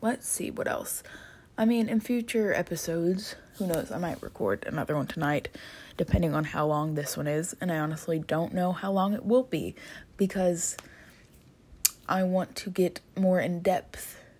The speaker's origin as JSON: {"language": "English", "region": "the South", "country": "United States", "said": "I am a country gal. I'm from the South. I'm not really that country, and I honestly hate it here."}